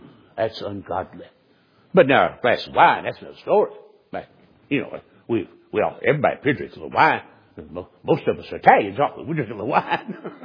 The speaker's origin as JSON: {"language": "English", "region": "the South", "country": "United States", "tie": "born or raised there", "said": "I was raised in the South. I like that. I'm proud of my heritage in that regard. I'm a Southerner."}